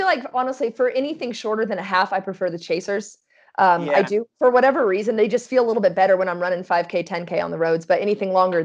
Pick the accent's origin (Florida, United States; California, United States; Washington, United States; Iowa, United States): Washington, United States; Washington State. Yeah, Washington State. So, but pretty rural Washington State, small town of 1,500 people.